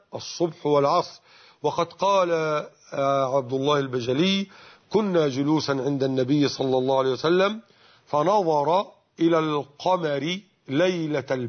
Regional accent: Mit Hadid, Dakahlia, Egypt; في قريتنا ميت حديد دقهلية

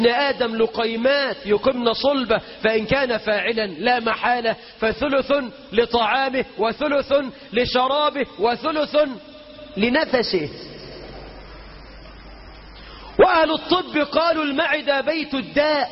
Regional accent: Egypt; اللهم اجعل بلدنا مصر أمنا أمانا، رخاء سخاء، وسائر بلاد المسلمين.

